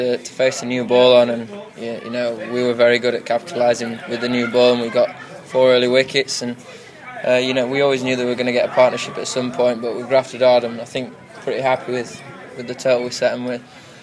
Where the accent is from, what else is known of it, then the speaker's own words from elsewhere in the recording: Yorkshire and the Humber, United Kingdom; Being a Yorkshire lad and everything